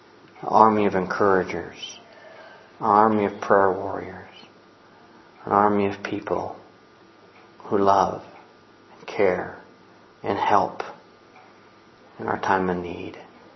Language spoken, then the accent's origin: English; Ohio, United States; I'm a preacher from Ohio.